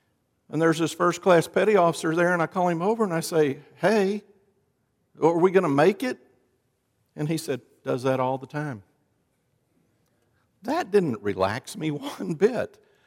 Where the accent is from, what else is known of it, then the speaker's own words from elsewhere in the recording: Fort Worth, Texas, United States; I'm from Fort Worth. They thought Fort Worth was a ranch. I said, no, it's a city.